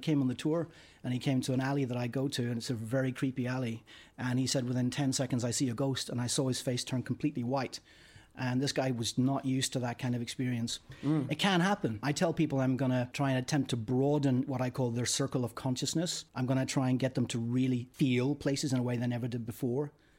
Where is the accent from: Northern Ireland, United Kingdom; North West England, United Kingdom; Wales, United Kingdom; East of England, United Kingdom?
Northern Ireland, United Kingdom; I'm from Northern Ireland, and there may be some connection there. I saw a lot of not so great stuff happening back there in the 70s.